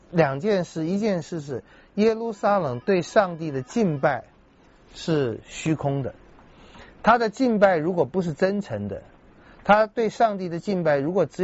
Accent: China; 就是一场梦嘛，我们中国人都会讲这话，南柯一梦嘛。

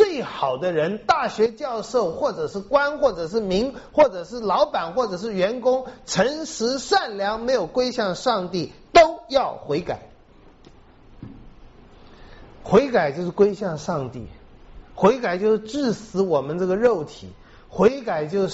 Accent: China; 就我们中国人、华人有一种禁欲主义的文化

